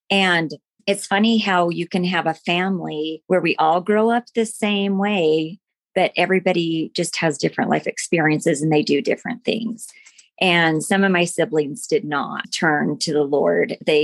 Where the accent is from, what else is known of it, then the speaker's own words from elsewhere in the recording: American Fork, Utah, United States; So this week I'm going to be 51. So I grew up in American Fork, Utah.